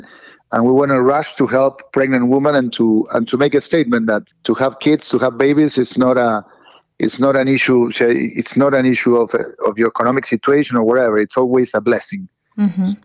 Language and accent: English; Argentina; English is a second language; moved away as an adult; now in Miami, United States; I'm originally from Argentina. 18 years ago, we came here to Miami to I work in a bank. So they transferred me here.